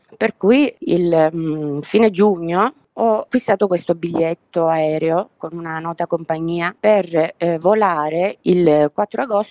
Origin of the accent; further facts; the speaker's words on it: Ramacca, Sicily, Italy; now in Australia; in questo momento mi trovo a Ramacca, in provincia di Catania, nel mio paese di origine.